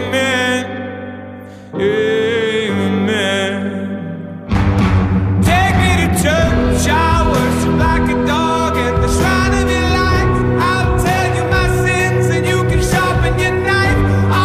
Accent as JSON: {"language": "Italian", "town": "Milan", "region": "Lombardy", "country": "Italy", "tie": "born or raised there", "said": "Madonna, Milano oggi. Te lo sai, che subisco la fascinazione della mia città natale."}